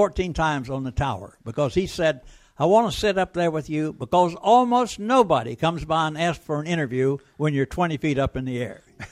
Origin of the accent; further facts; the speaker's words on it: North Carolina, United States; But I always wanted to be back. I was born in North Carolina, and I had grown up here.